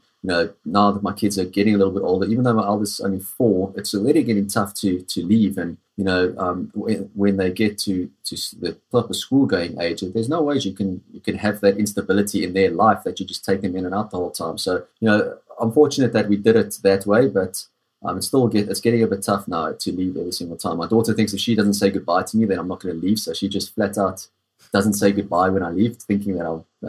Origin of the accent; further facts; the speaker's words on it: South Africa; I think, like most people growing up in South Africa, all you want to do is be outdoors the whole day.